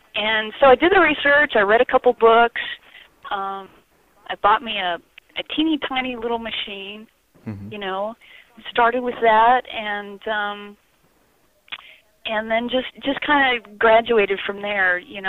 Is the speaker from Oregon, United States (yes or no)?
yes; Newport, Oregon, United States; We're in a small, kind of small town on the central Oregon coast called Newport, about 3 hours southwest of Portland.